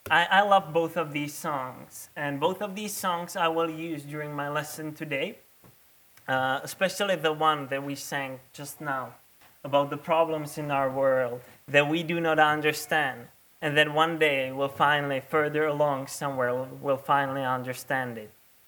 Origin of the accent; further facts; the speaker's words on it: Czechia; as you probably know from my name, I come from a weird country. I come from the Czech Republic, which is in the middle of Europe.